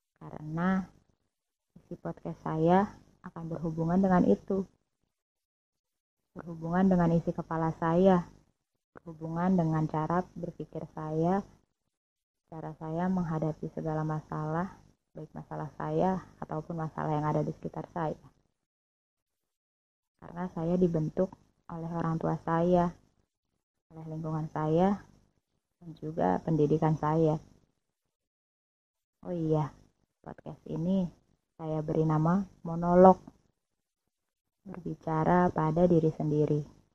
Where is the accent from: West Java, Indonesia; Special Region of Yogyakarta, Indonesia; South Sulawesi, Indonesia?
West Java, Indonesia; Bekasi; also born or lived in Klaten; Saya lahir di Klaten, namun saya tumbuh dan berkembang di Kabupaten Bekasi.